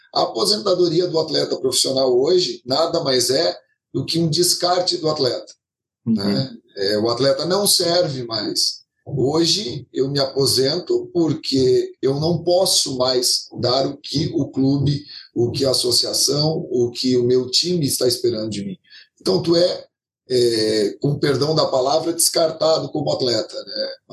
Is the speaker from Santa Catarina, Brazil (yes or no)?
yes; Criciúma, Santa Catarina, Brazil; Sou de Criciúma, Santa Catarina.